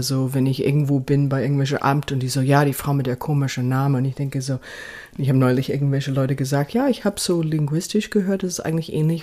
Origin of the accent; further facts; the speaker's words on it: California, United States; moved away; also born or lived in Seattle / New York; Ich bin in Kalifornien groß geworden, genau.